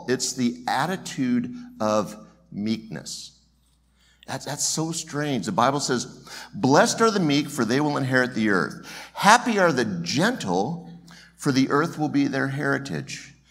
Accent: California, United States; You know, I grew up in California, and I remember the Hell's Angels.

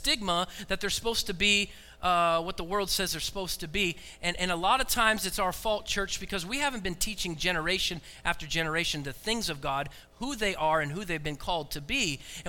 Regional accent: Oregon, United States; moved away; And I'm also from the West Coast, from Oregon. So I don't know if I left or they kicked me out.

